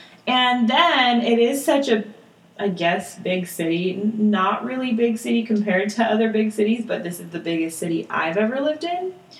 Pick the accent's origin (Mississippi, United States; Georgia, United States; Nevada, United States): Nevada, United States; I grew up in Reno, Carson City, Lake Tahoe, Nevada. So if you're familiar with that area, I'm sure you're familiar with Lake Tahoe.